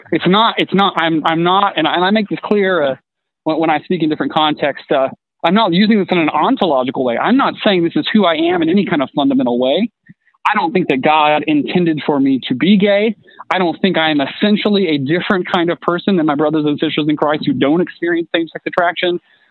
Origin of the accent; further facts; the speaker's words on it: Tennessee, United States; Yeah. So I grew up in East Tennessee.